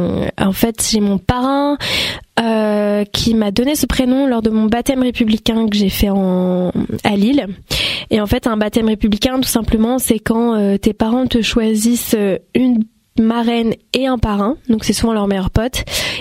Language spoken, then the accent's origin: French; Vietnam; Mon enfance au Vietnam, on va le retrouver peut-être dans mes futurs sons.